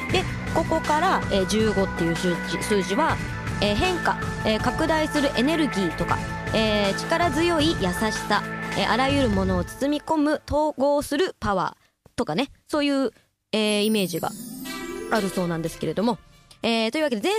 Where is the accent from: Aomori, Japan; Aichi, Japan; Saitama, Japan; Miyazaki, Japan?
Aomori, Japan; 私青森出身なんで